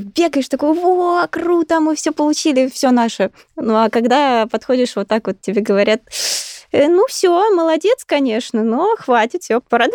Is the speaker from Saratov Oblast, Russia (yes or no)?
no; Moscow Oblast, Russia; мы из Подмосковья команда